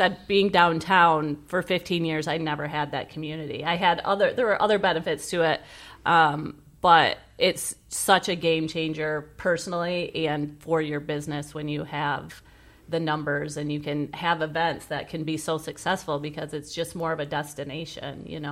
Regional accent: Greenville, Michigan, United States; I grew up in Greenville, a small town, and then I headed to college at Central Michigan University

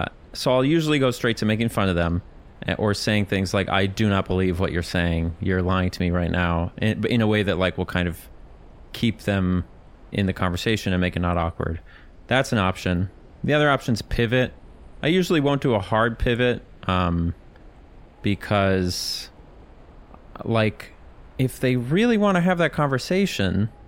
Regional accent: Minneapolis, Minnesota, United States; I told him I was from Minneapolis, and I told him if he didn't shut his mouth about my hometown, I would burn the bar

